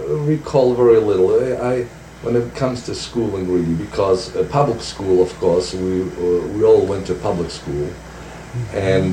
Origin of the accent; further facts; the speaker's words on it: Lodz, Łódź Voivodeship, Poland; I grew up in Poland, in the city of Lodz.